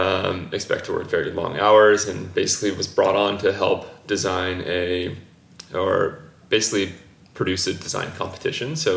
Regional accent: San Diego, California, United States; even thinking back to when I was a young kid growing up in San Diego

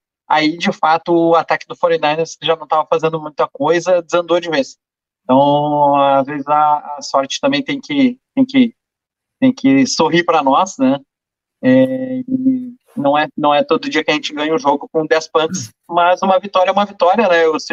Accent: Rio Grande do Sul, Brazil; Eu vou dizer que eu, como gaúcho, né

